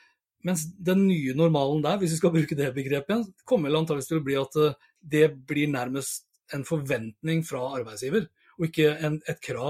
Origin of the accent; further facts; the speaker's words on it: Sandefjord, Vestfold, Norway; jeg er jo opprinnelig fra Sandefjord